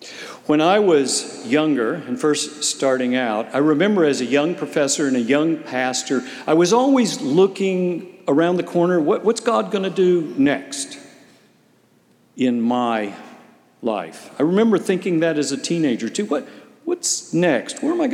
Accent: Bartlesville, Oklahoma, United States; I grew up in Bartlesville, Oklahoma, the headquarters of Phillips Petroleum Company, just north of Tulsa.

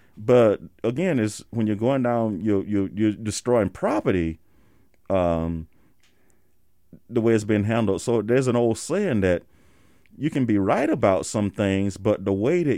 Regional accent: the South, United States; And me growing up in the South

